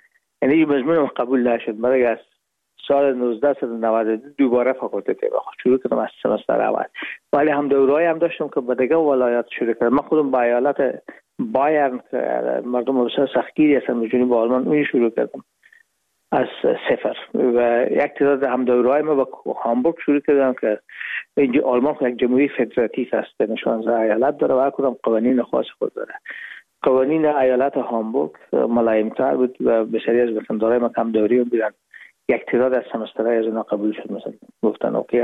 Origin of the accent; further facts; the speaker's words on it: Herat, Afghanistan; moved away as an adult; now in Hamburg, Germany; رفتیم از کابل به هرات و پیش که فاکولته رو پایان برسانیم یا دیپلم بگیریم از هرات از طریق زمینی داخل مرز ایران شدیم، از مرز ایران گذشتیم و داخل پاکستان و از پاکستان قاچقی آمدیم به آلمان. می شد سال 1369 که ما به هامبورگ رسیدیم که باشه 1990.